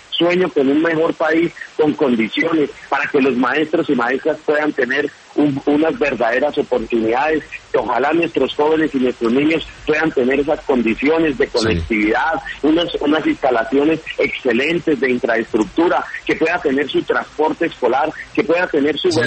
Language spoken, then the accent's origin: Spanish; Colombia; Ese es un gobierno que nosotros anhelamos como colombianos, como ciudadanos.